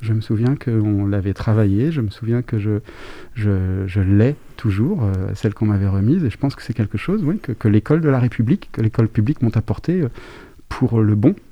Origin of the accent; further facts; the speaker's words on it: Angers, Pays de la Loire, France; born there; Je suis né à Angers.